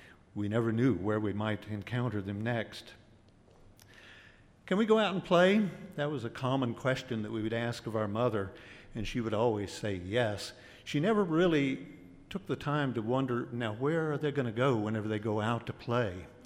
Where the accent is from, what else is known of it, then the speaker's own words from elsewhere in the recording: Victoria, Texas, United States; I grew up in Victoria, Texas, in a house that sat on the floodplain of the Guadalupe River. We lived very near to the old Victoria with the antebellum mansions, which still stand today.